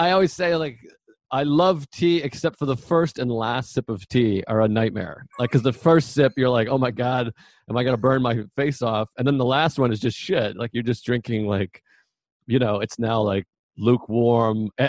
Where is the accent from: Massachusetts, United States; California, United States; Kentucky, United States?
Massachusetts, United States; Boston; I mean, I'm from the Boston area, and I don't know if you've spent time in Boston.